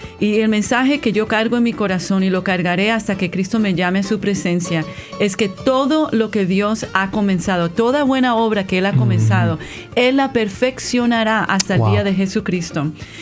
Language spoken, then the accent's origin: Spanish; California, United States; also born or lived in New York; now in Texas, United States; Criada en California y ahora vivo en Texas.